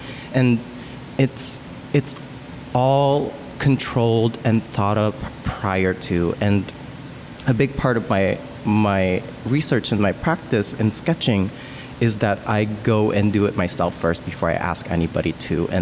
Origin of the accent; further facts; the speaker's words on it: Philippines; especially growing up in the Philippines and Roman Catholic colonized background and imagery.